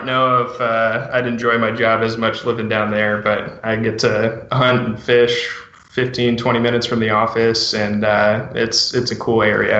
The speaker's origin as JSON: {"language": "English", "region": "East Coast", "country": "United States", "tie": "born or raised there", "lives_now": "Oregon, United States", "said": "So I grew up on the East Coast. Been hunting whitetail and turkey my whole life."}